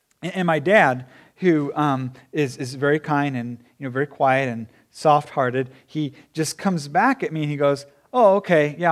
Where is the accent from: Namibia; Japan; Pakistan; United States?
Japan; So for me, growing up in Japan, I was a sojourner in Japan.